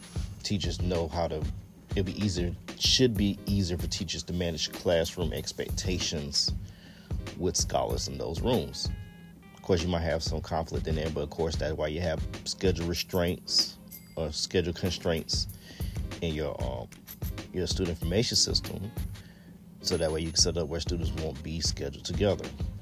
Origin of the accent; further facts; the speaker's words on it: Georgia, United States; If you just now listen to my podcast, of course, you know I'm from Georgia.